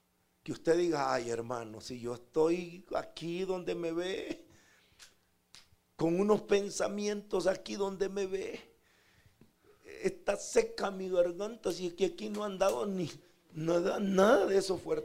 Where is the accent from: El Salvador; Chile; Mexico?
El Salvador; San Francisco Gotera, Morazán; Cuando llegaba a mi pueblo, donde yo había crecido, a San Francisco Gotera, Morazán